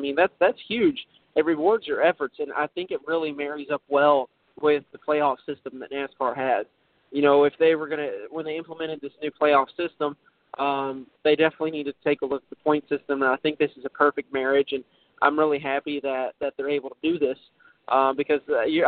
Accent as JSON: {"language": "English", "town": "Louisville", "region": "Kentucky", "country": "United States", "tie": "born or raised there", "said": "It's a cool way to still be in touch with my hometown, even though I'm touring around the country and going to so many different states. It's a way that kind of brings our community in Louisville somebody to watch"}